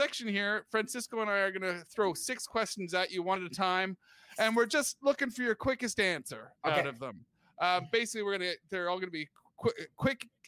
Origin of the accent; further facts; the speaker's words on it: Canada; I am Canadian